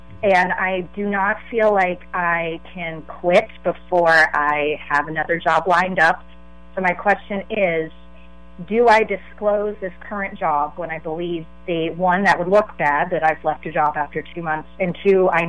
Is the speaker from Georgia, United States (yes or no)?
no; California, United States; now in Philadelphia, United States; I'm from the Bay Area. I'm calling all the way from Philadelphia.